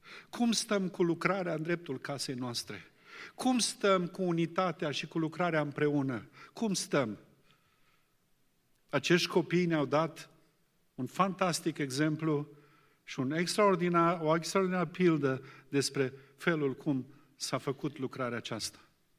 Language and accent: Romanian; Romania; noi, ca români